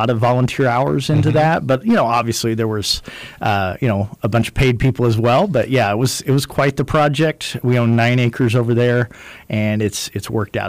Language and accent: English; Indianapolis, Indiana, United States; now in Fairbanks, United States; but I came from Indianapolis, Indiana, so I was a transplant